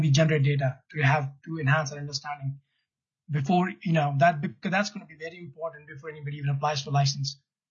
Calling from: Idaho Falls, Idaho, United States; I'm currently speaking from Idaho Falls, Idaho.

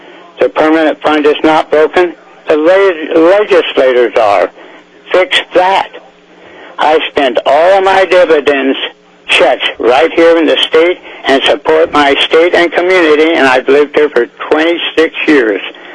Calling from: Kasilof, Alaska, United States; I'm calling from Kasilov, Alaska.

